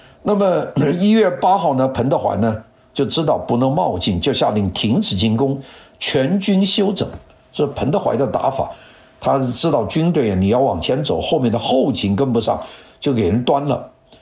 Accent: China; 但是我们中国人，我们是在冒命的

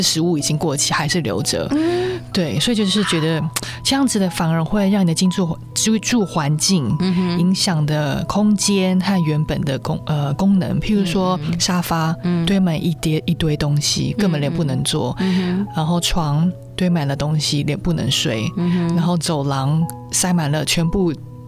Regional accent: China; 对对，我可以了解，因为我也是中国人。

